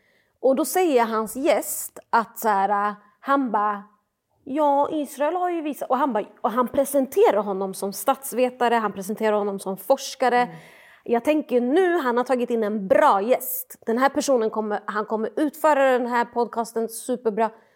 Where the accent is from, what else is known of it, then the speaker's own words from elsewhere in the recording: Palestine; jag är palestinier själv.